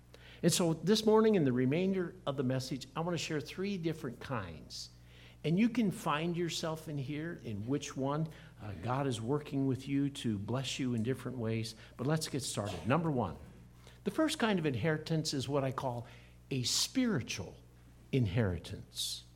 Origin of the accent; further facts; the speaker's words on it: Iowa, United States; I grew up in Iowa, and I remember in a confirmation class or a youth group meeting, we had a special speaker.